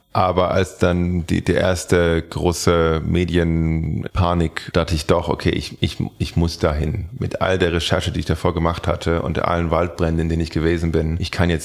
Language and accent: German; Saudi Arabia; now in Germany; Bin aufgewachsen in Saudi-Arabien als Kind.